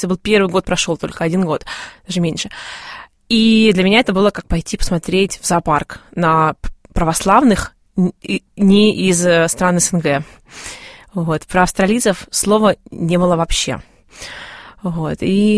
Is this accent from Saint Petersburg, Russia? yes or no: yes; Saint Petersburg, Russia; я тогда жила в Петербурге, я коренная петербурженка